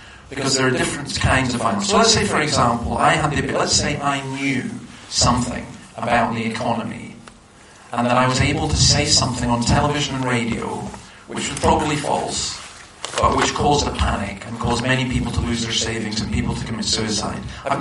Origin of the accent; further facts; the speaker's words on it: Scotland, United Kingdom; But I'm Scottish, so we don't cry.